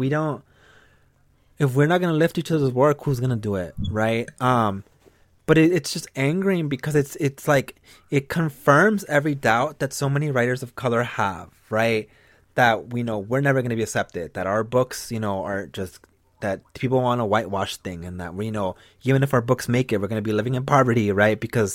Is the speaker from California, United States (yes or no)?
yes; Los Angeles, California, United States; So if you don't know, I'm from Southeast LA, and I moved back here in the last years.